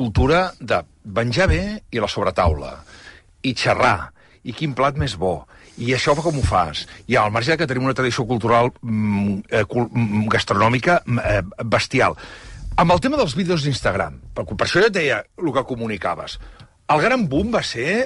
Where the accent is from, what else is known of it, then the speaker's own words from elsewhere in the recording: Catalonia, Spain; nosaltres som catalans